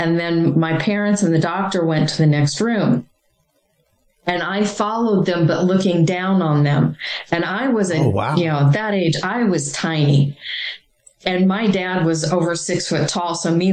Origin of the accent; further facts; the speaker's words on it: Iowa, United States; You know, I grew up in Iowa in very, you know, rural, you know, farming community. And this was in the 1960s.